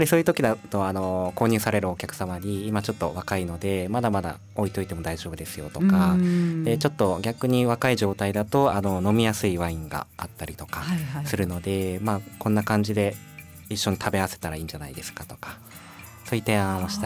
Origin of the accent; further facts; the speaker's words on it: Nagoya, Aichi, Japan; でもやっぱりまあ自分の出身の名古屋では普通に売っていて